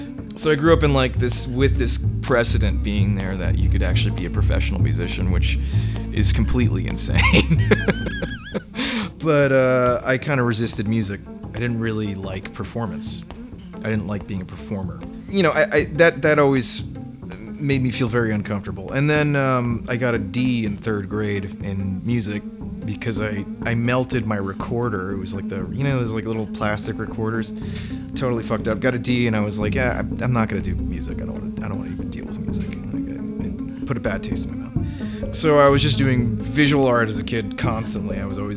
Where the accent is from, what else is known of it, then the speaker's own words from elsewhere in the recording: Passaic, New Jersey, United States; born there; So I was born in Passaic, New Jersey, which is like it's a really shitty little town right outside of New York City. I mean, you could basically spit at Manhattan.